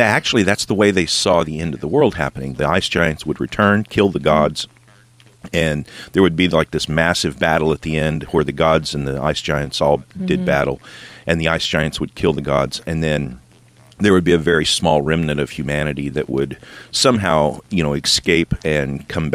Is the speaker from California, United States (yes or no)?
yes; California, United States; also born or lived in Nevada / Kentucky / Ohio; I grew up on the West Coast, and mostly in California, and I've lived in Nevada and Kentucky and Ohio, and now we're kind of traveling around in our RV.